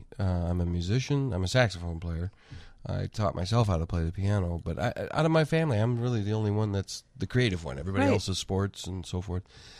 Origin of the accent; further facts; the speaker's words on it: Lansing, Michigan, United States; But we're both from Lansing